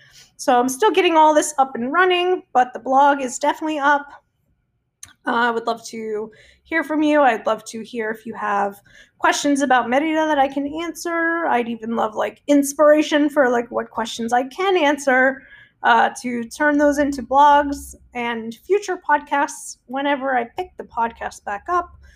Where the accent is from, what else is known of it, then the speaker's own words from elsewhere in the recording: Florida, United States; So I grew up in South Florida. I'm used to high sun levels, but even here, I know that I can get sunburned quicker than I can in Florida.